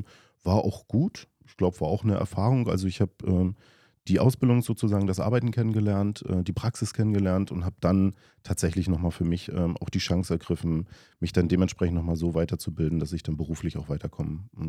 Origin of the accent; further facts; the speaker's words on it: Güstrow, Mecklenburg-Vorpommern, Germany; Ja, also tatsächlich vor knapp 43 Jahren in Güstrow geboren. Ich bin in der Innenstadt aufgewachsen. Also wir haben in der Feldstraße gewohnt.